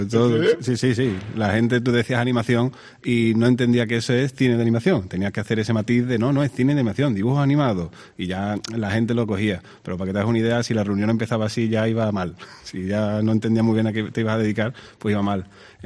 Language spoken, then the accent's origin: Spanish; Seville, Andalusia, Spain; Sí, de hecho, yo soy de Sevilla y mi socio es de Sevilla